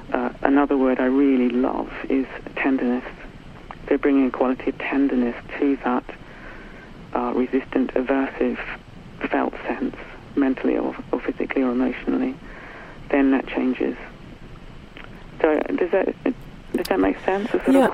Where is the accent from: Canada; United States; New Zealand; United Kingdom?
New Zealand; I was brought up in New Zealand in the 60s, where it was a very nice place to be brought up, very beautiful, quite safe.